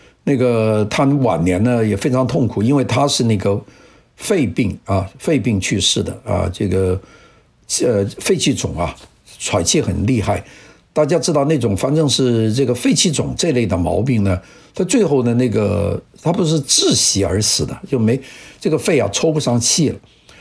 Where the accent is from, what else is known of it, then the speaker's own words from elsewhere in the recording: Guangzhou, Guangdong, China; 在广州联信路81号做了一栋房子，我在那里出生成长，度过了童年，在一个比较优渥的环境里面生活啊